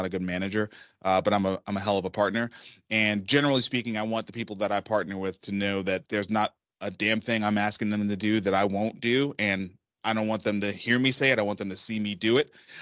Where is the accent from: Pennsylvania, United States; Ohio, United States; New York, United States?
New York, United States; Brooklyn; It was my first sport growing up in Brooklyn, New York.